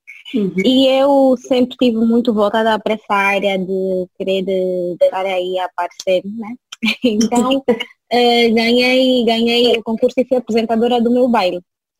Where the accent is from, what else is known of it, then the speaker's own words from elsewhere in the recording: Angola; now in Portugal; tenho 23 anos de idade. Sou angolana, sou formada em comunicação, em ciências da comunicação pela Universidade Independente de Angola. Moro em Luanda, nesse momento em Portugal